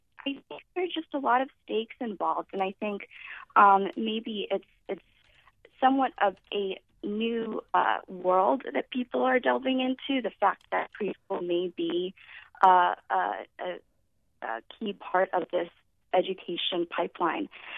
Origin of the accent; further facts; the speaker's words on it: Hawaii, United States; I'm from Hawaii, and when I was a reporter there